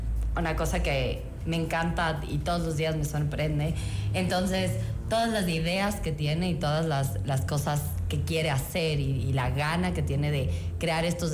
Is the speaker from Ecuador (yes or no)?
yes; Cuenca, Azuay, Ecuador; also born or lived in Tumbaco; Nosotras somos de Cuenca.